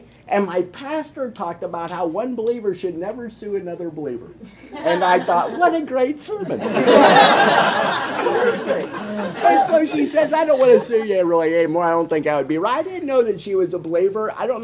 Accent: Nebraska, United States; And I look back, and I'm from Nebraska.

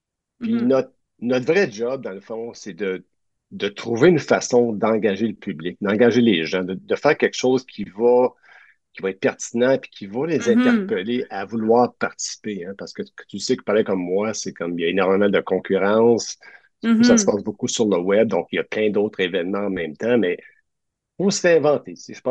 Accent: Ontario, Canada; Et moi j'ai grandi en Ontario, dans un milieu essentiellement anglophone

